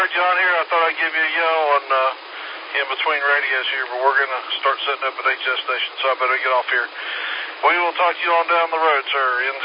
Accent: Oklahoma, United States; I'm from Oklahoma originally

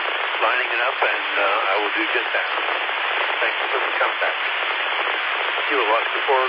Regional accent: Spartanburg, South Carolina, United States; I was from Spartanburg, but in Greenville at the time.

